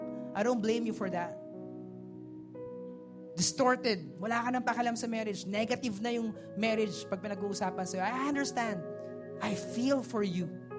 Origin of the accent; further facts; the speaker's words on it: Taytay, Calabarzon, Philippines; Taga rito ako. I grew up, taga Fairview ako na. But I grew up in this place. Taga Taytay Rizal ako. That's where I grew up.